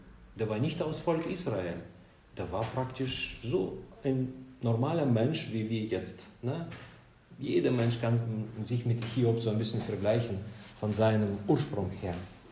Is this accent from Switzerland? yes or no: no; Russia; German is a second language; Bei uns in Russland war das normal, also gängig, dass der ältere Mann oder Frau, die Frau, die haben Respekt bekommen zum Beispiel.